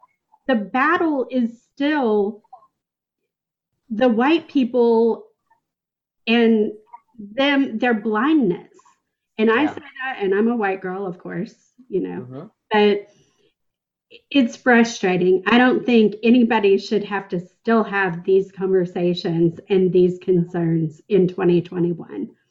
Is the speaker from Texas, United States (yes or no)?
yes; Texas, United States; I grew up in Texas. All my Latino friends are a mixture of that.